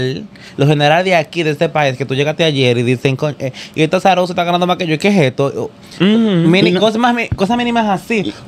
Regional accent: San Francisco de Macorís, Duarte, Dominican Republic; born there; Yo nací en San Francisco de Macorís.

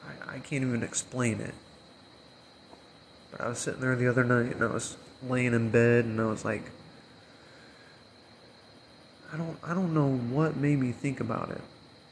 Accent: Illinois, United States; And then I'm still going to have the house that I grew up in back in Illinois.

